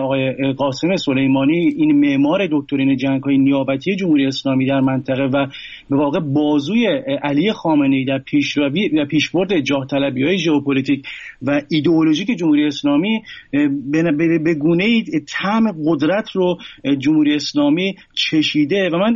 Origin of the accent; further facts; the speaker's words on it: Iran; اگرچه ما ایرانی هستیم